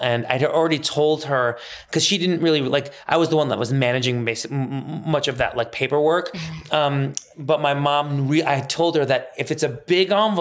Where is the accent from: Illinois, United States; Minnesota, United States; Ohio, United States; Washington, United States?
Illinois, United States; Northbrook; And I grew up in Northbrook, Glenview borderline.